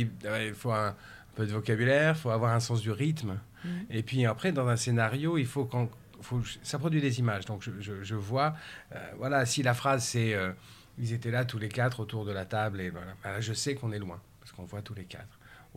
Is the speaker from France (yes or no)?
yes; Nouvelle-Aquitaine, France; souvent, on part chez moi au Pays Basque, souvent.